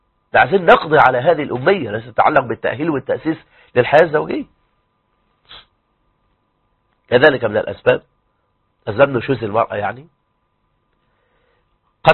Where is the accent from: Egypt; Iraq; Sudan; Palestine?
Egypt; عندنا في مصر